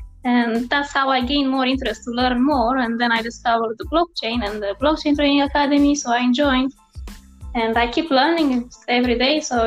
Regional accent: Romania; English is a second language; moved away as an adult; now in United Kingdom; I'm 20-something, let's say. So, okay. Yeah, and I'm from Romania, and I came in England 6 years ago to study psychology

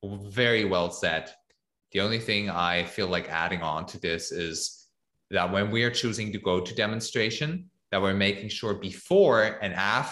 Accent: Switzerland; if I wouldn't be living here, but somewhere else, like in my home country, Switzerland.

